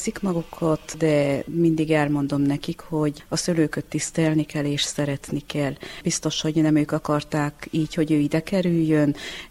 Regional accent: Gheorgheni, Harghita, Romania; A ház, ahol születtünk, testvéremmel oda szoktunk hazamenni, meg a fiammal.

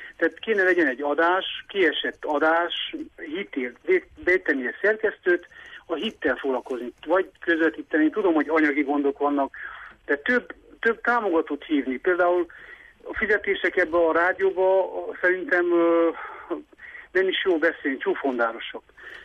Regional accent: Hódmezővásárhely, Csongrád-Csanád, Hungary; a panel lakásban, mert felnőttem vásárhelyen, 90-es évek kezdetén

